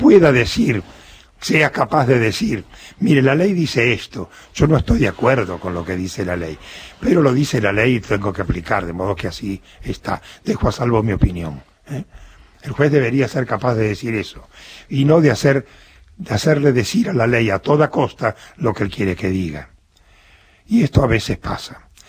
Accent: Buenos Aires, Argentina; Soy porteño.

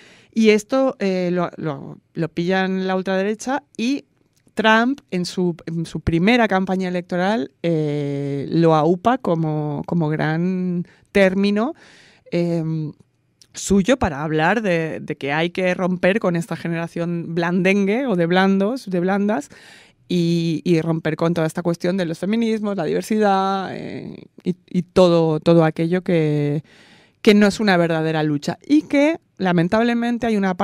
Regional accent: Barcelona, Catalonia, Spain; Pero yo soy de Barcelona y eso es así.

